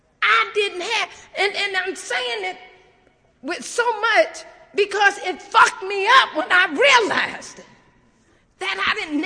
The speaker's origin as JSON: {"language": "English", "town": "Ypsilanti", "region": "Michigan", "country": "United States", "tie": "born or raised there", "said": "You know, I grew up in Michigan, in a little hick town, Ypsilanti. And like on every last corner is projects."}